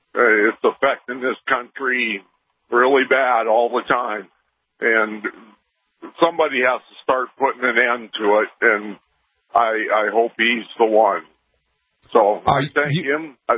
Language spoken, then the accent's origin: English; North Dakota, United States; No, I'm not. I'm actually from North Dakota. I'm run semi. I get all over the country